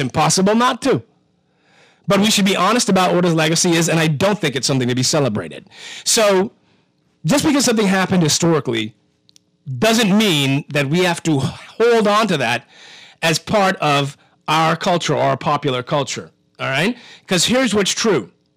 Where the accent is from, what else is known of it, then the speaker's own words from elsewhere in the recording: Bahamas; I was born in Princess Margaret Hospital in 1976, 3 years after independence. My mother was born in the Bahamas. My father was born in the Bahamas. Their parents were born in the Bahamas.